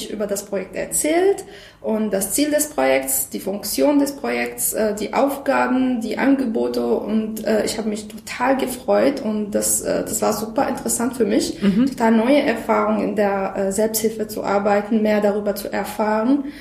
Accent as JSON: {"language": "German", "country": "Syria", "second_language": "German", "moved": "yes", "lives_now": "Germany", "said": "ich komme aus Syrien. Ich lebe in Deutschland seit ungefähr 7 Jahren."}